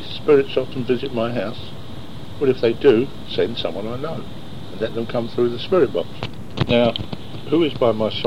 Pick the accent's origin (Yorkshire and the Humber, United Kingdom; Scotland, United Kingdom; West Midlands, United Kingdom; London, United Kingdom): London, United Kingdom; born there; now in Norfolk, United Kingdom; I was born in North London. I'm living in Norfolk, but I'm not a Norfolk person.